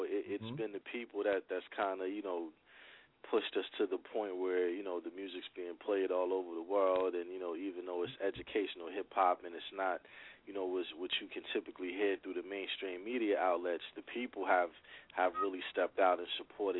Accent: New Brunswick, New Jersey, United States; I'm from New Brunswick, New Jersey.

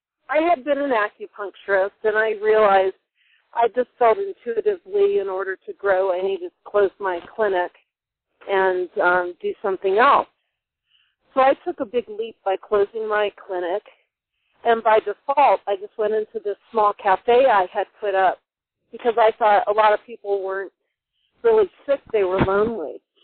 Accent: Canton, Ohio, United States; also born or lived in Santa Fe, New Mexico; Well, I was born and raised in Canton, Ohio, and I went to Ohio State

